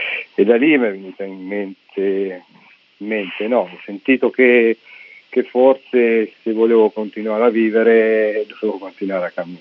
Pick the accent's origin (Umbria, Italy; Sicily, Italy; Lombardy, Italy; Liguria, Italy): Umbria, Italy; Io sono originario del Trasimeno, il lago Trasimeno